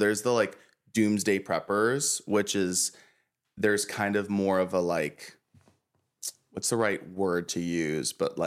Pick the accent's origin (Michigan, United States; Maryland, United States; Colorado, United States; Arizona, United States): Maryland, United States; Because we're from Maryland. Because we're the chosen ones.